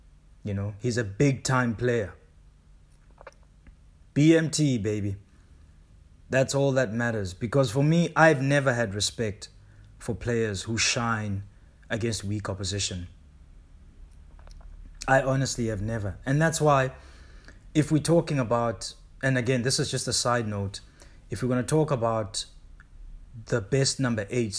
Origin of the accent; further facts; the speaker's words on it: South Africa; And, you know, as a South African, you become so proud when you watch you know, South African players just dominate a league.